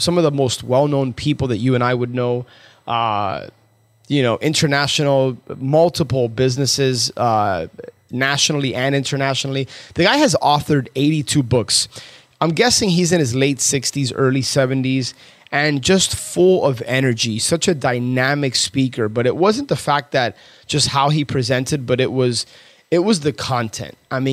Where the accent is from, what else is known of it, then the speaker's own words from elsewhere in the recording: Miami, Florida, United States; At Marlins Park here in my hometown, Miami, just 2-3 weeks ago.